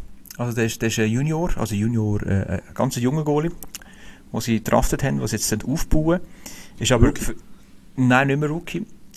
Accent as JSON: {"language": "German", "country": "Switzerland", "said": "von mir als Schweizer."}